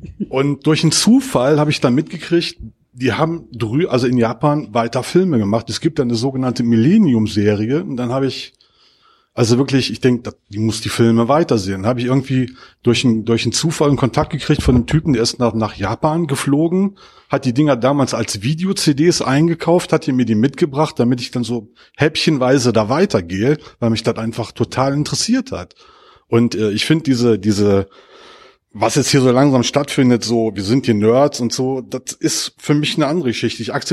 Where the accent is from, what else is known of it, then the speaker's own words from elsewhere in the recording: Dormagen, North Rhine-Westphalia, Germany; ich komme aus Dormagen, sind ungefähr 400 Kilometer.